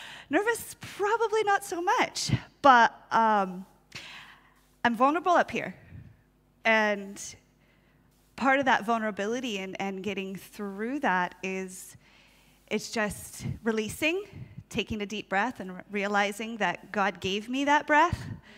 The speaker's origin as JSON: {"language": "English", "region": "California", "country": "United States", "tie": "born or raised there", "said": "I'm from Southern California, so you guys know all sorts of crazy television series. There's Hollywood. Everything is drama all the time, right? So enter me, the person who grew up in that drama."}